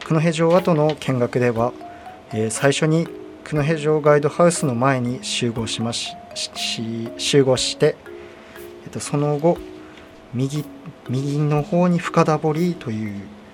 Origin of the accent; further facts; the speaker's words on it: Ninohe, Iwate, Japan; はい、そうです。